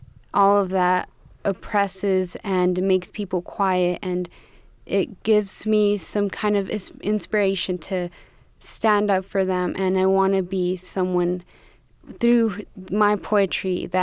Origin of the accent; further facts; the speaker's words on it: Santa Fe, New Mexico, United States; born there; I was born here, but my parents aren't from Mexico, so I'm Mexican-American.